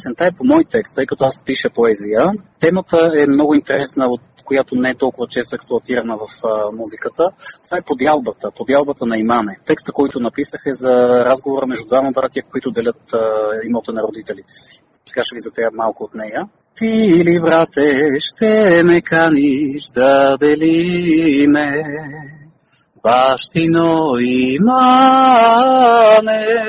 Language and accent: Bulgarian; Lesnovo, Sofia Province, Bulgaria; Това е песен от моето родно село, село Леснова, община Елин Пелин, или Леснова Новоселско